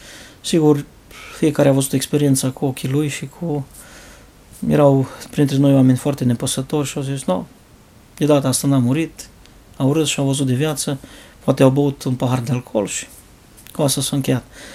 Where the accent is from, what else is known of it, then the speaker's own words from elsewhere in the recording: Cluj-Napoca, Cluj County, Romania; au văzut că sunt din Cluj